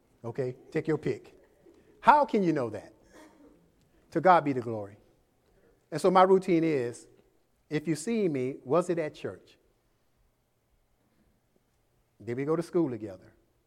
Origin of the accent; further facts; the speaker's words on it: Jacksonville, Florida, United States; I'm a Christian. I meet people sometimes, they say, I've seen you before. You know, I'm from Jacksonville